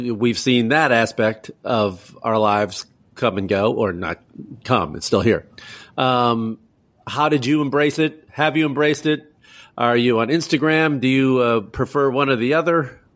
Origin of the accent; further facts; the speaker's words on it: United States; as an American